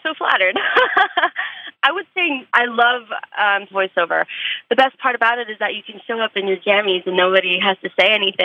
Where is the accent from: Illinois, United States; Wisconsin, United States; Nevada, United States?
Nevada, United States; Reno; now in Los Angeles, United States; And then once I graduated high school, I went to UNR, because I'm from Reno, Nevada, biggest little city.